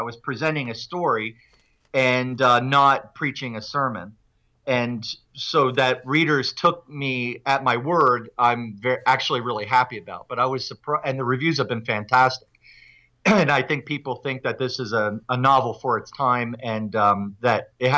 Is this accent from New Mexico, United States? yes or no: no; New Jersey, United States; moved away as an adult; also born or lived in New York; now in Calgary, California, United States; I grew up in New Jersey. I lived in New York for 7 years and left soon after the World Trade Center attacks. I was married to a Canadian woman, and we moved here.